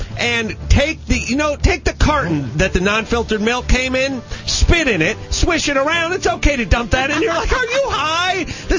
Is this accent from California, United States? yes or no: yes; North Hollywood, California, United States; my hometown of North Hollywood. And don't get me started complaining about North Hollywood